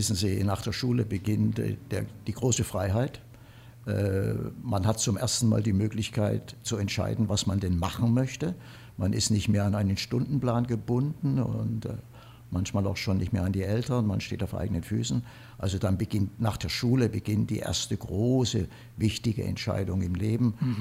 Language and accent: German; Dresden, Saxony, Germany; Und wir sind ja aus Dresden